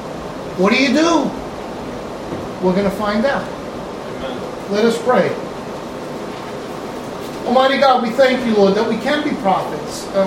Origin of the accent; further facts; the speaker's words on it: United States; I am an American. I live in America, but I am a Christian first.